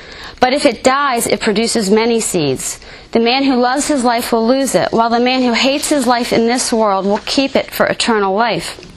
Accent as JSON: {"language": "English", "region": "New Jersey", "country": "United States", "said": "I'm from New Jersey. I went to the high school in the 80s."}